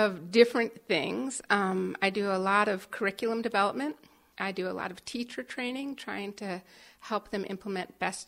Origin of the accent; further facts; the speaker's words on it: St. Louis, Missouri, United States; I grew up in St. Louis, Missouri. My parents are both college professors.